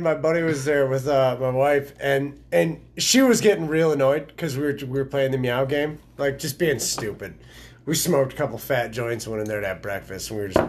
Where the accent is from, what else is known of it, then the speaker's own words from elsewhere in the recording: North Branch, United States; Hey, listen. I grew up in North Branch and I love this restaurant.